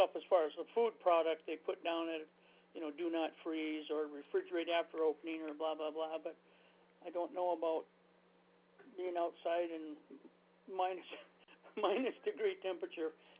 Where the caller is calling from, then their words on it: Andover, Minnesota, United States; I'm calling from Andover, Minnesota.